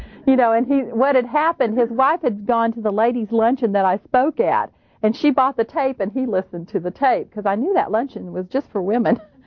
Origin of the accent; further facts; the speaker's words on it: Indiana, United States; I grew up in Indiana, and on one side of our home, we had an apple orchard, and on another side, of like a wooded area, and we had wheat fields and corn fields, and kind of lived out in the country.